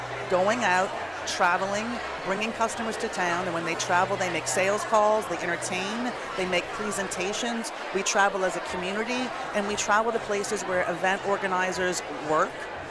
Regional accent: New Orleans, Louisiana, United States; when they say, where are you from, and I say New Orleans, they either have a story or they've been here

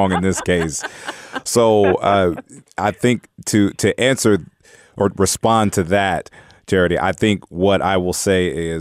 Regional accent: Cincinnati, Ohio, United States; Also, Cincinnati's my hometown.

